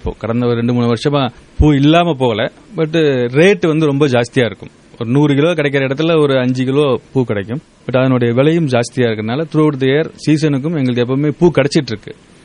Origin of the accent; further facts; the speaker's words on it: Dindigul, Tamil Nadu, India; now in Coimbatore, India; என்னுடைய சொந்த ஊர் திண்டுக்கல்.